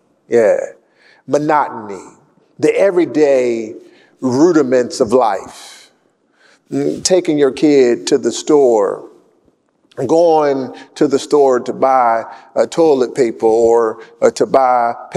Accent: Baltimore, Maryland, United States; I'm a Baltimore kid and I grew up on King Syrup.

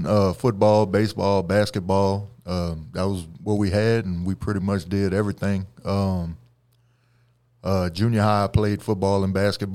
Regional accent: Franklin, Louisiana, United States; I'm from Franklin, Louisiana, a small town south of Lafayette, kind of in the middle of everything, in the middle of Cajun country.

